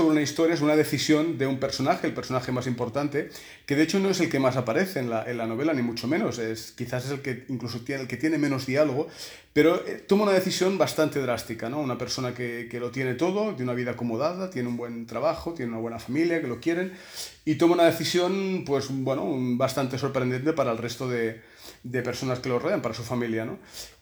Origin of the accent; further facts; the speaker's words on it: Badalona, Catalonia, Spain; now in Lille, France; Yo de hecho soy de natural de Badalona, y sabes que Badalona es una ciudad pues que siempre hemos estado un poquito a la sombra de Barcelona